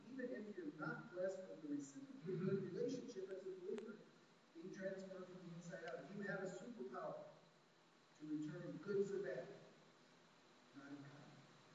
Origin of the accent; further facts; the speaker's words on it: Indiana, United States; when I was a wee lad, growing up in Indiana, and one of my brothers mistreated me.